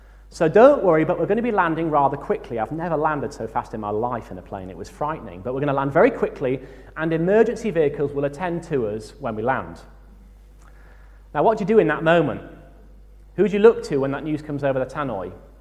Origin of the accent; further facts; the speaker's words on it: York, Yorkshire and the Humber, United Kingdom; When I was growing up in York, I used to do some rowing on the river there in the Ouse